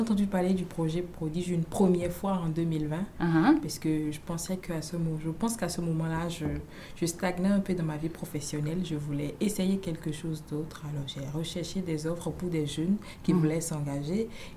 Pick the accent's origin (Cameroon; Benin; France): Benin; je viens du Bénin, je suis volontaire service civique